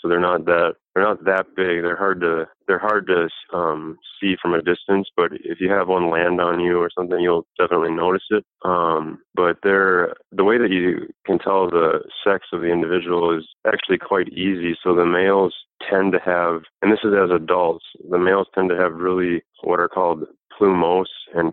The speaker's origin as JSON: {"language": "English", "region": "Minnesota", "country": "United States", "tie": "born or raised there", "said": "even though I had a lot of experience with mosquitoes growing up in Minnesota."}